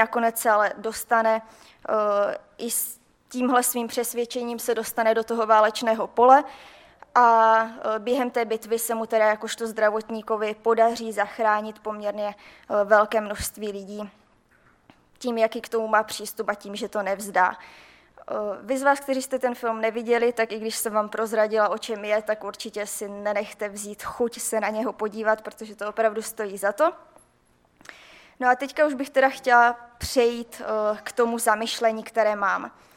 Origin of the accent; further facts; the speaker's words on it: Svinov, Moravian-Silesian Region, Czechia; jsme celá rodina ze Svinova, já teda chodím do sboru od malička, vyrostla jsem ve svinovském sboře a bydlím tady v Ostravě, studuju experimentální biologii na Ostravské univerzitě